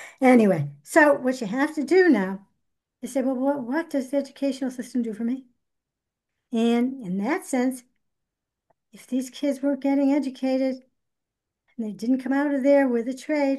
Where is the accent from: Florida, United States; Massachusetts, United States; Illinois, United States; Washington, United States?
Massachusetts, United States; Pittsfield; You know, I was born and bred in Pittsfield. I went to Hibbert School. I went to South Junior High and I went to Pittsfield High.